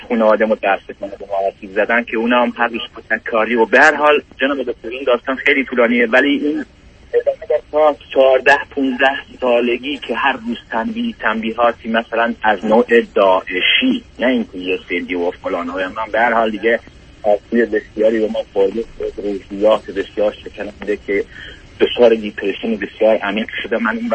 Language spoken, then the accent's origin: Persian; Iran; moved away as an adult; now in Canada; جناب دکتر من 42 سالمه، در کشور کانادا زندگی میکنم. حدود 12 سال از ایران اومدم کانادا.